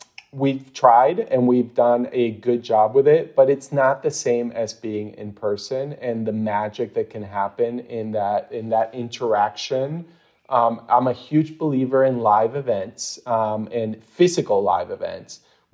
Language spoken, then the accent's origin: English; Argentina; I'm, of course, Hispanic. I'm from Argentina.